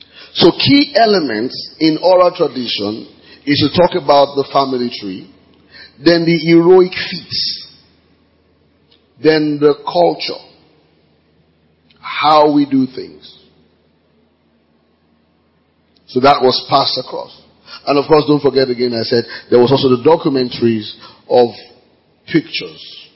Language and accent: English; Ogun, Nigeria; Because we all just believe we're Ijebu, so we just didn't stop to ask which one. So he mentioned my hometown.